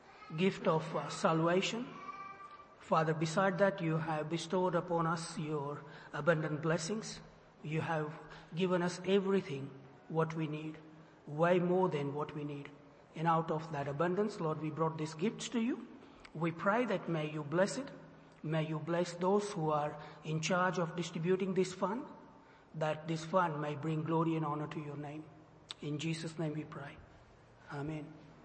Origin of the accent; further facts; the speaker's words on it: Frankston, Victoria, Australia; I come from Frankston. We are two streets down inside.